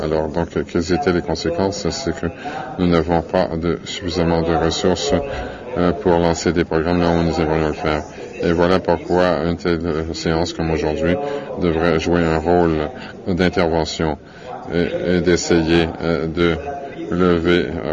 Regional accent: Eswatini; Je suis Swazi. Je suis né au Swaziland. J'habite au Swaziland.

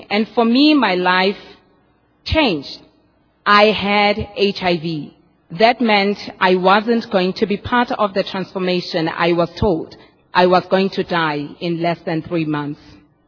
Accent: South Africa; I come from South Africa.

